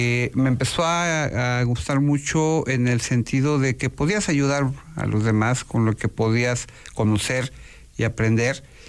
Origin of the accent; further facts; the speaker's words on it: Comitán, Chiapas, Mexico; born there; nací en Comitán, Chiapas.